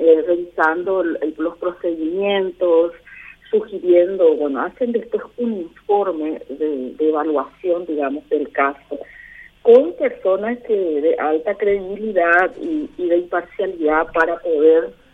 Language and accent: Spanish; Paraguay